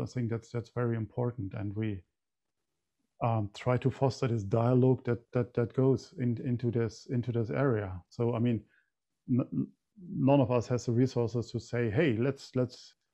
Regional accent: Berlin, Germany; I grew up in East Berlin before the wall came down. So, and I experienced just life there for over 20 years.

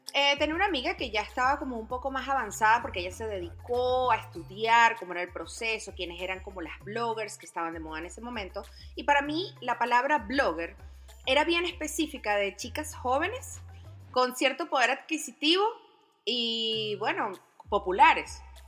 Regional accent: Venezuela; moved away; normalmente lo escribo … vez de ser … como de repente lo hacía en mi país, Venezuela. Tengo 7 años viviendo en este maravilloso país que se volvió mi hogar

